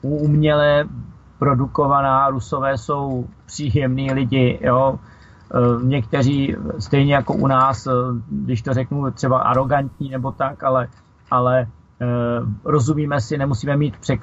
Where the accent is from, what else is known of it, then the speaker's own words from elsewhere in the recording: Prague, Czechia; born there; narodil jsem se na Žižkově